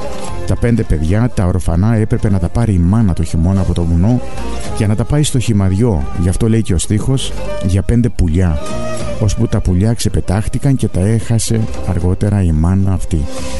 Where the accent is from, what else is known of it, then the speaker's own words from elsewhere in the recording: Zoniana, Crete, Greece; στα Ζωνιανά στο χωριό μου, εκεί που το έγραψα το τραγούδι στο βουνό του χωριού μου, σε ένα μητάτο